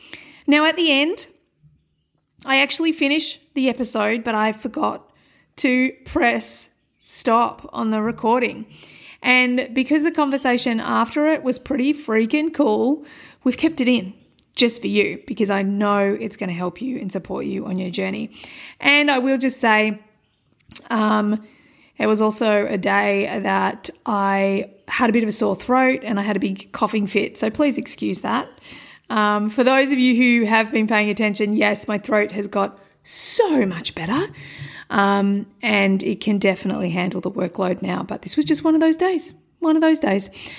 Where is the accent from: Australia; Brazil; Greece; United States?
Australia; Being Australian, she is our monarch, or was our monarch.